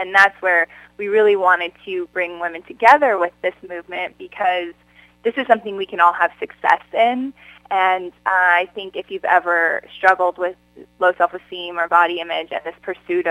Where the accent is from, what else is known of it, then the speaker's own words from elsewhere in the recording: Wyoming, United States; I come from Wyoming. I come from the Midwest.